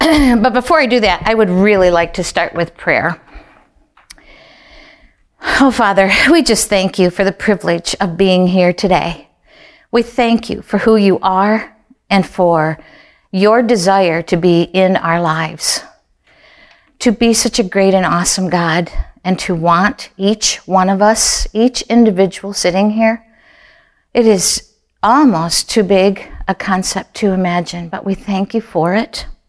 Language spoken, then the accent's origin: English; Kalamazoo, Michigan, United States; I am from the Kalamazoo area in Michigan. I live in a tiny little town called Vicksburg